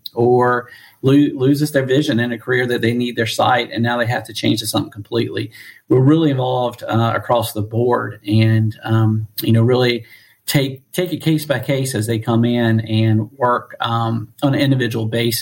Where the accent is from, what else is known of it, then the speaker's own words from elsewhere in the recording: North Carolina, United States; accent: North Carolina; now in Washington, United States; I'm originally from North Carolina, so that's where this accent comes from, in case you're curious. I've been in the D.C. area for a little over 20 years.